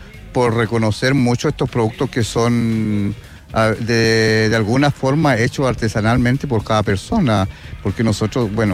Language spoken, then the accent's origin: Spanish; Purén, Araucanía, Chile; yo soy de la cordillera Huelbuta. Aquí soy vecino de Purén, vivo en la parte alta de la cordillera Huelbuta.